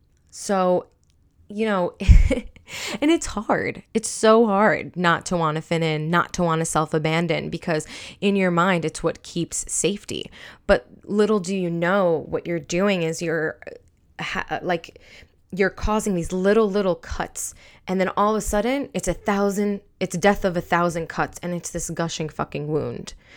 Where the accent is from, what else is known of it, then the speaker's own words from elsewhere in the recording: New York, United States; I was raised Muslim in New York during the time of 9/11.